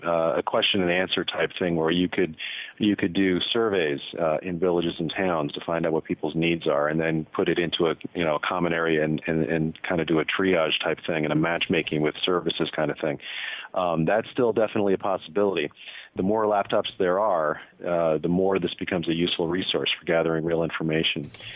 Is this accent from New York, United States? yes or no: yes; New York, United States; I grew up, I'm basically a New Yorker, so I would love to get back to my hometown.